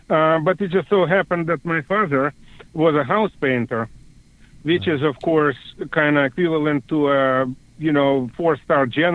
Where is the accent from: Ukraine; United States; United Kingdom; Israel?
Ukraine; English is a second language; I'm originally actually from Ukraine, but I'm used to be, you know, called Russian.